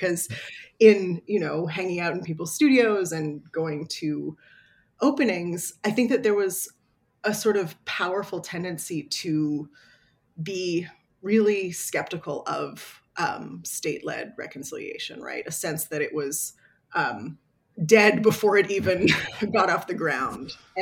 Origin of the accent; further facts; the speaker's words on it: Toronto, Ontario, Canada; moved away as an adult; now in Vancouver, Canada; when I first moved to Vancouver as an 18-year-old, I grew up in Toronto, so a different part of the country.